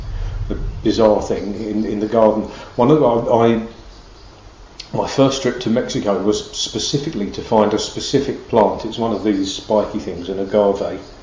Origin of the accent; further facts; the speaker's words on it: Chalkwell, East of England, United Kingdom; also born or lived in Wembley; I was born in Wembley, but moved to Chalkwell when I was four. Grew up in Chalkwell.